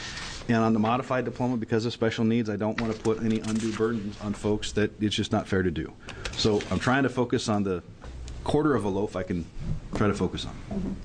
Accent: United States; Now, again, I come from Polk County, so maybe, you know, you could argue the fact.

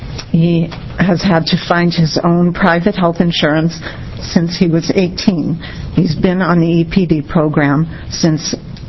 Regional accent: Eugene, Oregon, United States; I'm also from Eugene

